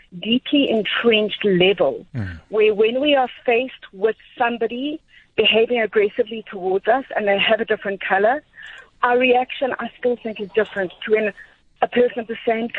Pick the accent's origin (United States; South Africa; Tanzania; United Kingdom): South Africa; I'm not Australian. I'm South African. I don't call myself an African. That's a different thing. But I am South African. I believe in this country. I own land.